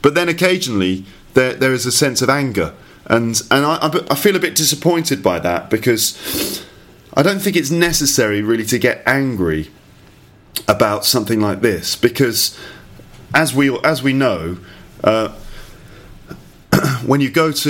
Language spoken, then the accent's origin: English; England, United Kingdom; maybe that's just because I'm English